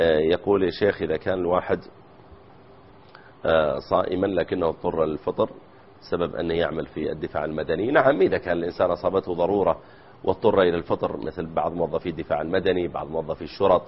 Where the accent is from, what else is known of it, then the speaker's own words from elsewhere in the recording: Saudi Arabia; احنا عندنا في السعودية أيضا ينزل